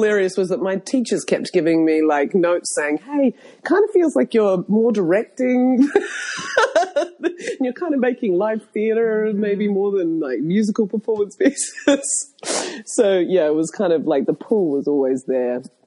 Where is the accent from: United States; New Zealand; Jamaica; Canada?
New Zealand; My dad was from Italy and my mum is a Kiwi, a New Zealander. And I grew up in New Zealand